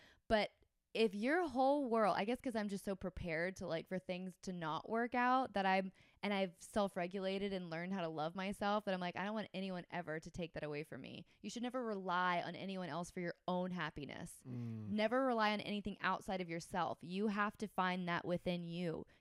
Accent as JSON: {"language": "English", "region": "Georgia", "country": "United States", "said": "I'm from Georgia too. So we do everything way too fast anyway."}